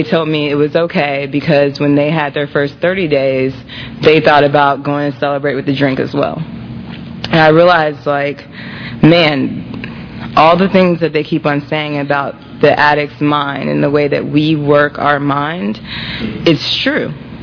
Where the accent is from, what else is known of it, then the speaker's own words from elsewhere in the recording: Indiana, United States; I grew up in Indiana, all kind of around Indiana. My dad was in the Army, so I was the Army brat for sure.